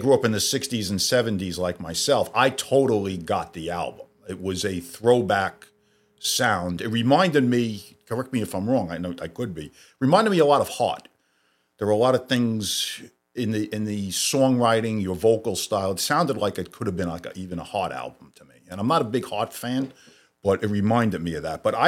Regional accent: Brooklyn, New York, United States; accent: Brooklyn; Well, I'm a bogus Jersey guy, first of all. I'm from Brooklyn. Mark's a career Jersey guy. I'm only out here 3 years. So this is a bona fide Brooklyn accent.

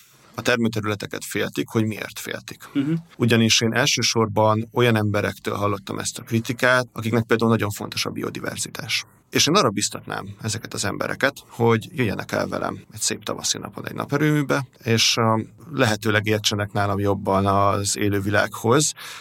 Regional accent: Keszthely, Zala, Hungary; born there; mint az én szülővárosom Keszthely

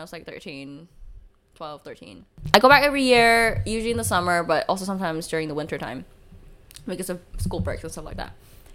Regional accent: Vietnam; so I'm from Vietnam, born and raised

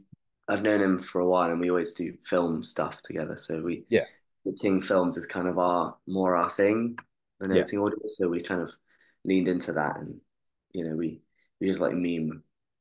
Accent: London, United Kingdom; I'm from London.

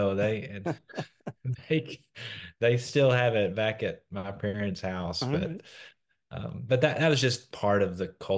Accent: Searcy, Arkansas, United States; So I grew up in Searcy, Arkansas.

